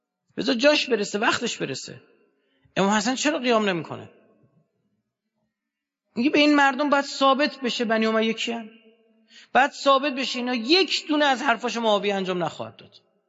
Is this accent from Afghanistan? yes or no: no; Iran; مردم دنیا نسبت به ما ایرانی ها چه شناختی دارن